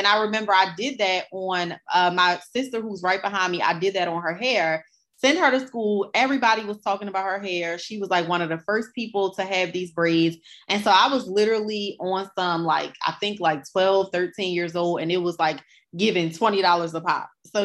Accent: Baltimore, Maryland, United States; I grew up in West Baltimore and I grew up not at all surrounded by entrepreneurship.

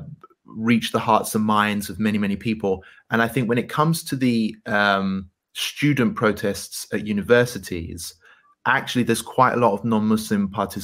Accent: United Kingdom; as well as being British

